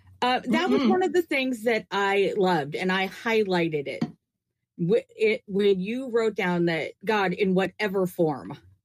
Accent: Washington, United States; Yeah, I grew up in Western Washington. and just drove towards Sunshine.

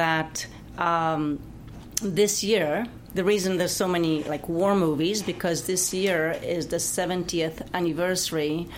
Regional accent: Gdańsk, Pomeranian Voivodeship, Poland; When I say I'm from Gdańsk, people say, oh, yeah

